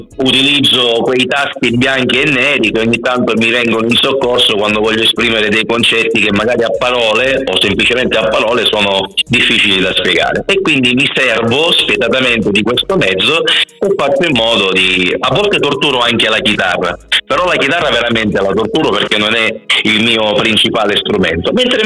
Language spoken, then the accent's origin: Italian; San Giovanni la Punta, Sicily, Italy; sono siciliano, quindi io vi sto parlando dalla provincia di Catania e facciamo anche un pochettino di pubblicità, per l'esattezza da San Giovanni la Punta, che è un ridente paesino alle pendici dell'Etna che dista un 8-9 chilometri proprio da Catania.